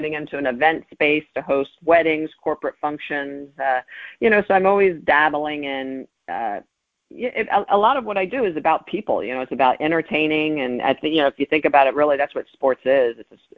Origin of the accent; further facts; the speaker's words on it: New Jersey, United States; now in Florida, United States; kind of like where I grew up in New Jersey.